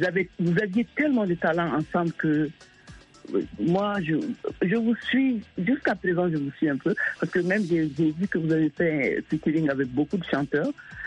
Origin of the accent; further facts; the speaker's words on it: Mali; je suis malienne, mais j'adore la rumba congolaise. J'ai grandi avec ça, les sonorités que mon papa écoutait